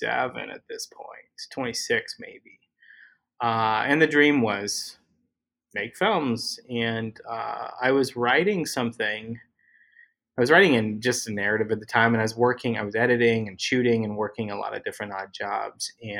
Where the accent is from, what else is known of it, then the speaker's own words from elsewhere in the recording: Utah, United States; now in Los Angeles, United States; I was living in Utah. That's where I grew up, and the Italians ended u